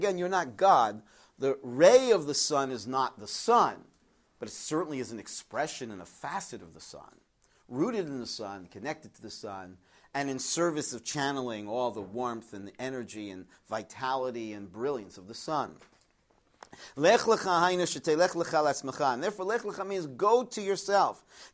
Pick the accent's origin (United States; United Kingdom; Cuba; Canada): Canada; I grew up in Canada, and Israel was not, we were not a very Zionistic home.